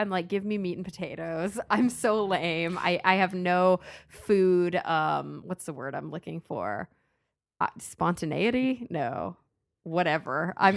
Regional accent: Texas, United States; I'm a Texan. I'm learning. I eat a lot of meat.

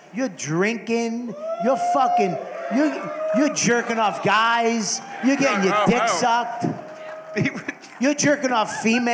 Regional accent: Boston, Massachusetts, United States; It's weird to me because I grew up in Boston

